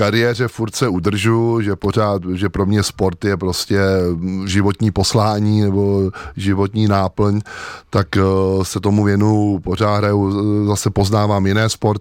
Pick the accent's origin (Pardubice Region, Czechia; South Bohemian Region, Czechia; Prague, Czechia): Prague, Czechia; já jsem rodilej Pražák, žil jsem tady kousek od Václavského náměstí, v Řeznický ulici jsem, ale protože jsme měli ve Smetanově Lhotě chalupu, kde jsme jezdili, no a táta si to tam úplně zamiloval, že v mých 6 letech